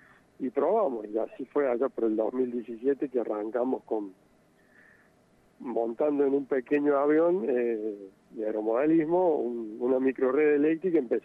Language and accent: Spanish; Villa Mercedes, San Luis, Argentina; todos me han dicho que tengo tonada cordobesa, pero la verdad que no, yo soy acá oriundo de Villa Mercedes, donde está la Facultad de Ingeniería y donde trabajo, se ha nacido y criado acá